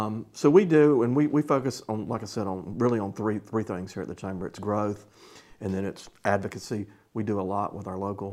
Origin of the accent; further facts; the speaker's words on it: Georgia, United States; also born or lived in Washington, D.C.; now in Dothan, United States; I came here from the Washington, D.C. area, although I grew up over in South Georgia.